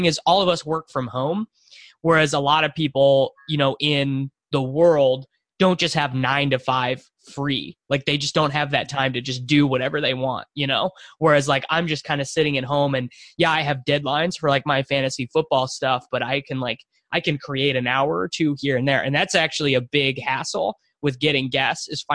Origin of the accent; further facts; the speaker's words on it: Kansas, United States; I'm from Kansas, so small town in Kansas to Kansas City.